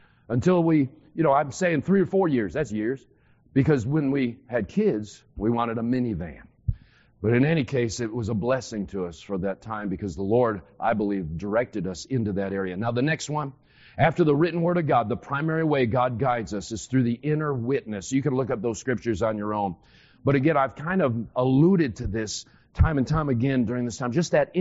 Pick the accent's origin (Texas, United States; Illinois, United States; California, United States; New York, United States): New York, United States; Western New York; And I'm from Western New York, in case you didn't know. I'm from Western New York.